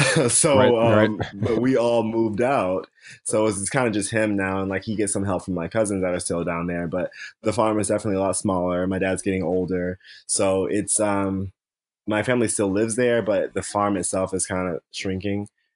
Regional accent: Barnwell, South Carolina, United States; I'm from Barnwell, South Carolina, and I actually grew up on a farm, an actual farm with animals.

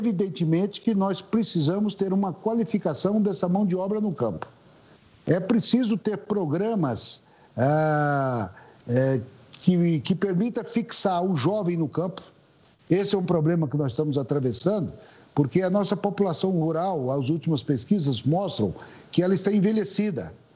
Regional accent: Tocantins, Brazil; eu participava de uma colheita do milho safrinha, lá no meu estado, no Tocantins

